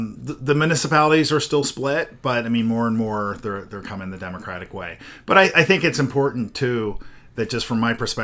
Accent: Montgomery County, United States; I'm from Montgomery County.

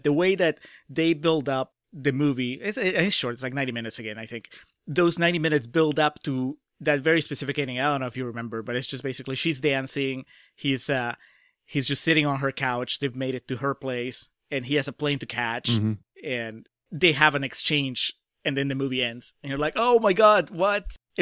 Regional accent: Peru; now in United States; I lived in Peru. I'm from Peru.

